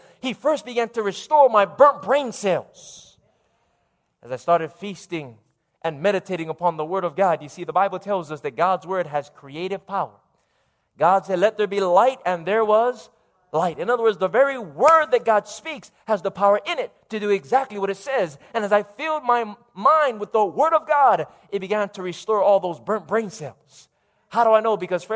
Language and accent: English; Lahaina, Hawaii, United States; also born or lived in Fiji; born in Fiji, raised here in Maui, growing up in Lahaina